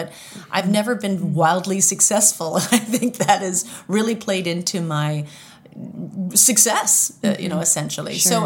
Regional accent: New Hampshire, United States; I grew up in New Hampshire, and we moved to the seacoast of New Hampshire, which a lot of people don't realize. New Hampshire has a seacoast.

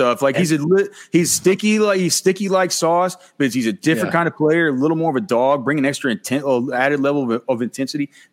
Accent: Texas, United States; just because we're from Texas, we went to Texas and stuff.

